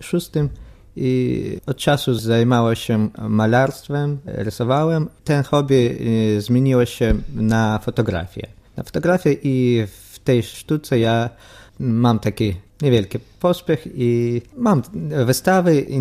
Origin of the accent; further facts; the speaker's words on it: Brest, Brest Region, Belarus; z Brześcia.